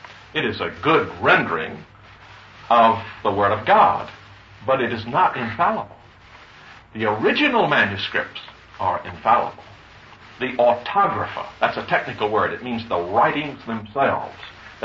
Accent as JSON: {"language": "English", "country": "United States", "tie": "born or raised there", "said": "some parts of the mountains of Tennessee, North Carolina, and Alabama, and South Carolina, this is my home country, you know."}